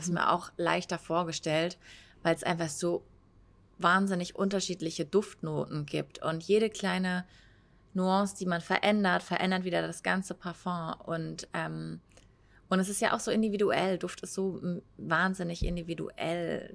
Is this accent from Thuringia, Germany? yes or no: no; Cloppenburg, Lower Saxony, Germany; meine Heimat hat einen bestimmten Geruch, da riecht es für mich eigentlich immer so nach frischer Wiese, so wo es gerade geregnet hat, weil es in Norddeutschland ist, da regnet es einfach.